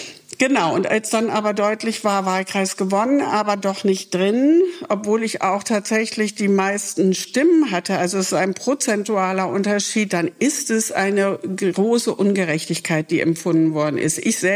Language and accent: German; Lower Saxony, Germany; now in Bremen, Germany; ich komme zwar aus Niedersachsen, bin aber ja lange schon in Bremen verankert.